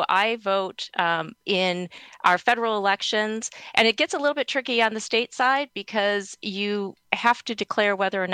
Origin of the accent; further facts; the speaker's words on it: Milwaukee, Wisconsin, United States; I am originally from Milwaukee, born and bred here, went to UW-Madison